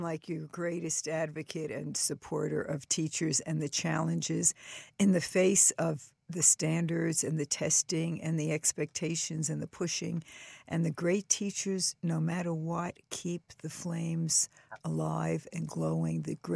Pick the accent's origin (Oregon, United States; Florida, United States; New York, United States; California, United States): New York, United States; New York City; Well, remember, I grew up in New York City in 100 years ago